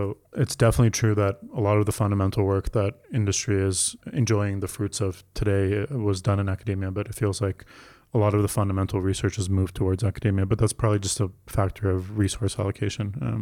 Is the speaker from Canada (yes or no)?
yes; Toronto, Ontario, Canada; I grew up in Toronto